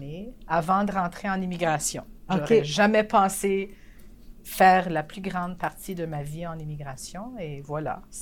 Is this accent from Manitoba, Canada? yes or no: yes; Manitoba, Canada; born there; Je suis née au Manitoba. Je suis deuxième génération. Okay. Alors, mes grands-parents venaient de la France et la Belgique.